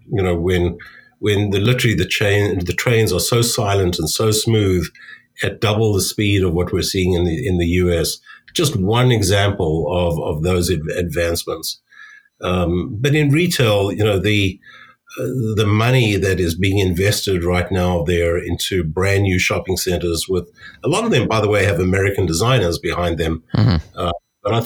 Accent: South Africa; being originally a South African

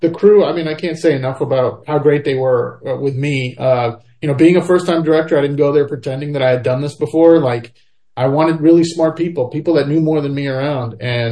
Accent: Tampa, Florida, United States; Yeah. Well, you know, I am partial to Tampa because I grew up here. And I was born here in Barco, which is on the outskirts of Tampa. But I was raised here.

